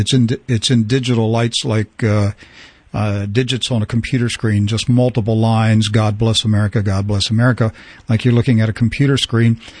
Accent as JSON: {"language": "English", "region": "Maryland", "country": "United States", "tie": "born or raised there", "said": "I grew up in Western Maryland. I was surrounded by Revolutionary and Civil War history."}